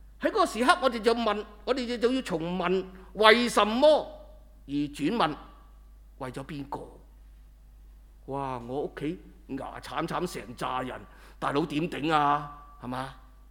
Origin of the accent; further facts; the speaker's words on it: China; 你知不知道我們中國人說天將降大任於斯人也